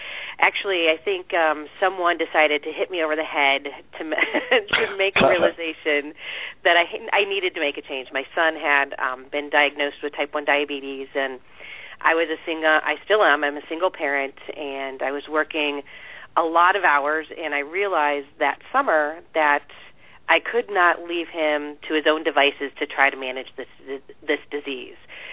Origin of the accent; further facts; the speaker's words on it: Canton, Ohio, United States; moved away; also born or lived in Detroit; I was born and raised in Canton, Ohio. So to give you an idea, all the football players, Pro Football Hall of Fame. Then I moved to Detroit area. I lived in Detroit for about 16 years. Then I moved here.